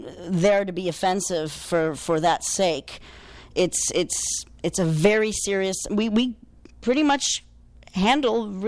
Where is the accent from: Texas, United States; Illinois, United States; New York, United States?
Illinois, United States; Chicago; also born or lived in California; Quickly about my background. I was born and raised in Chicago. I've spent pretty much every summer in Poland when I was a child to make sure that I knew my roots and my language.